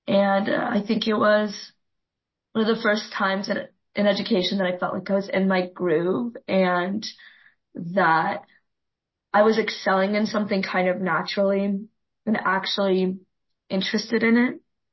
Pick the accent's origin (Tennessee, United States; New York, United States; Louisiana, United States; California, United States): Tennessee, United States; Memphis; also born or lived in Israel; Well, I was born in Israel and we moved to America when I started first grade, 2002. And, we moved to Memphis, Tennessee. I loved living in Memphis.